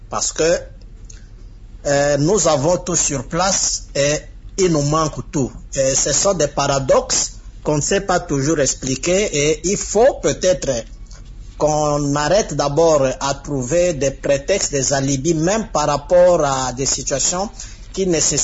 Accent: DR Congo; chez nous, en République démocratique du Congo

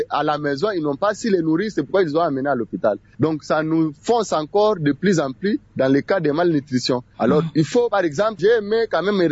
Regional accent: Lomami, DR Congo; Qu'est-ce qui s'est passé chez nous, à l'Omami, ici? L'Omami avait été réputée une province

